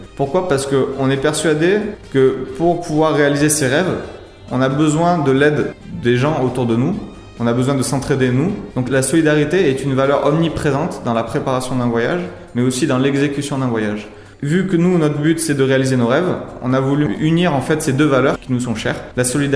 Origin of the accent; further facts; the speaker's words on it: France; quand on est français, on a beaucoup de chance et qu'il y a énormément de pays où on n'a pas besoin de visa.